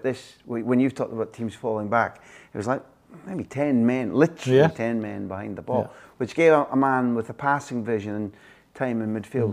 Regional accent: Scotland, United Kingdom; I was enraged as a Scot

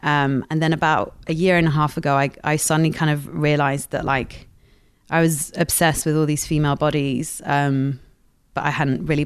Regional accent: Paris, Île-de-France, France; my mum was a painter when I grew up in Paris.

